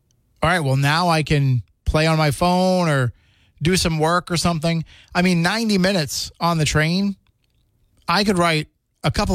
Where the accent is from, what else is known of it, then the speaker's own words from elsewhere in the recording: Boston, Massachusetts, United States; born there; I was born in Boston.